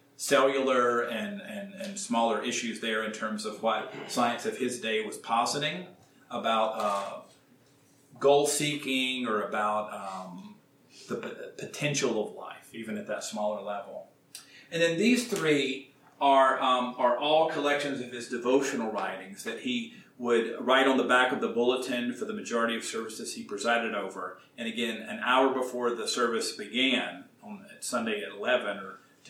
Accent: Gaston, North Carolina, United States; Very near my hometown in Gaston, North Carolina

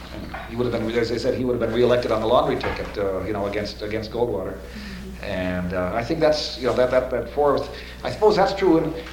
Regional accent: Kenyon, Minnesota, United States; I like to tell stories about my hometown, Kenyon

